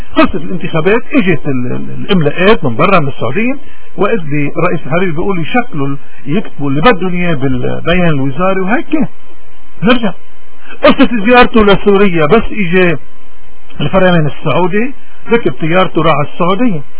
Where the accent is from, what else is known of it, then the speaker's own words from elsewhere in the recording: Lebanon; نحن لبنانيين نعرف حالنا